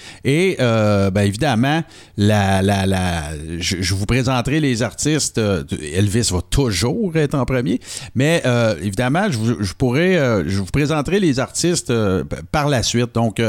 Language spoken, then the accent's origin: French; Béarn, Quebec, Canada; Moi, je viens de Béarn, on Témiscamingue.